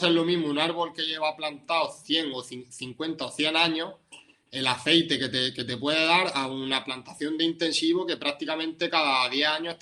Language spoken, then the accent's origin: Spanish; Jaén, Andalusia, Spain; que yo soy de Jaén también